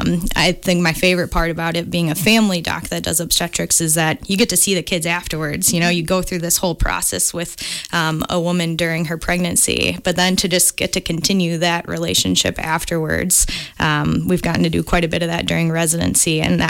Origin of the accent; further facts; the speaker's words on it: Wisconsin, United States; So I'm from Wisconsin, born and raised. My family's kind of in between Madison and Milwaukee. Was raised outside Madison for most of my life. So always knew I wanted to stay in Wisconsin.